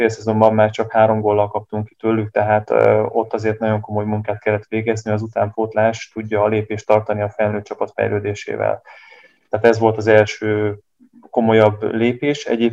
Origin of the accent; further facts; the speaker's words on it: Budaörs, Pest, Hungary; Budaörsön kezdtem, ez egy nagyon fontos állomás, én budaörsi vagyok, családom Budaörsön él most is